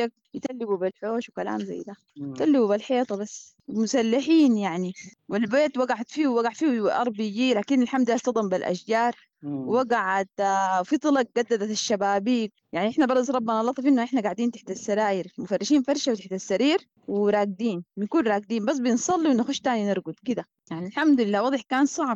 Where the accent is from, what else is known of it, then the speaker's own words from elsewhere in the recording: Khartoum, Sudan; now in Dinder, Sudan; احنا ما جينا من الخرطوم ما عارفين الخرطوم ده وضعها كيف